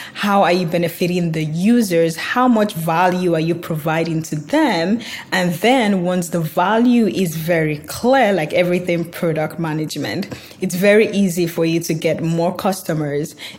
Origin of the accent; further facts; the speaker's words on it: Nigeria; moved away; also born or lived in Dublin / Aberdeen / Canada / United States; So I'm originally from Nigeria, but then I did most of my schooling in Dublin, Ireland, as well as Scotland, Aberdeen. And so I lived there, I worked there, and now I am in North America. So lived and worked in Canada, US as well.